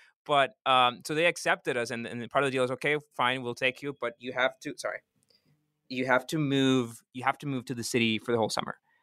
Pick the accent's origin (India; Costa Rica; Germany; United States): Costa Rica; San Jose, San José; I grew up in San Jose, which is the capital. I didn't grow up in the beach, so I'm not that, my life had not been that islandy